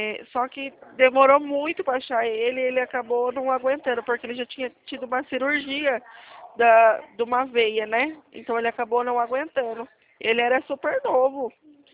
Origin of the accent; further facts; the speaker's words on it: Limeira, São Paulo, Brazil; Eu sou aqui de Limeira.